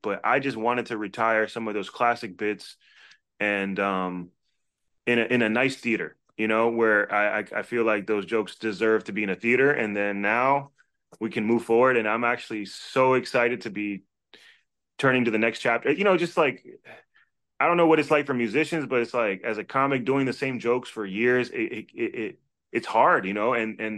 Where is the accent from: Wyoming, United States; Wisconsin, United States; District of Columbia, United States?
District of Columbia, United States; Washington; born or raised there